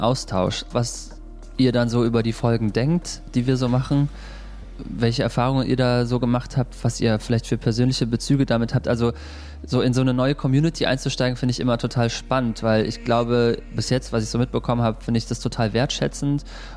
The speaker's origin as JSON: {"language": "German", "town": "Cologne", "region": "North Rhine-Westphalia", "country": "Germany", "said": "Ich bin ein Mann, ich bin 35 Jahre alt, ich komme aus Köln"}